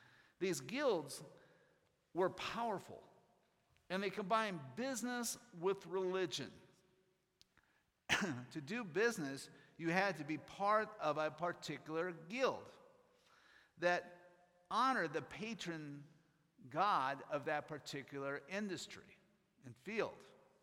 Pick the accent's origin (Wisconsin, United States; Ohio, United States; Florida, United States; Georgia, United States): Wisconsin, United States; Milwaukee; We're from Milwaukee area. Every festival we have has their food.